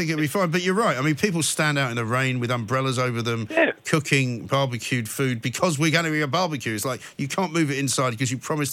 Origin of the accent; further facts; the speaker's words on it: United Kingdom; So, you know, but by the end of it, being very British, of course, we ended up having a very nice conversation how horrible it is to go shopping on a Saturday.